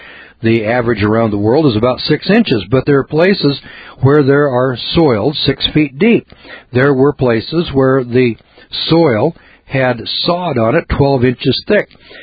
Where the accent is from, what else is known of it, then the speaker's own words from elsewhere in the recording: Idaho, United States; See, I just moved out here, and I was from Idaho, you know, where we didn't have very many ticks